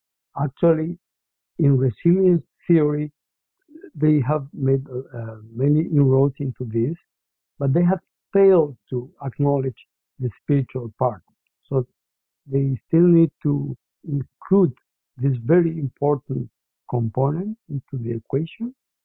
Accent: Bolivia; English is a second language; in my home country, Bolivia

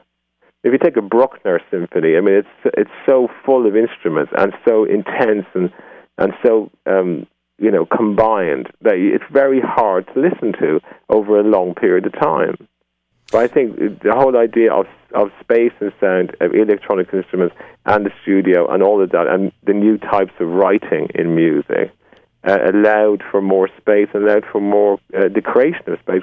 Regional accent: Dublin, Leinster, Ireland; born there; I was born in Dublin. I attended Trinity College Dublin, studying economics.

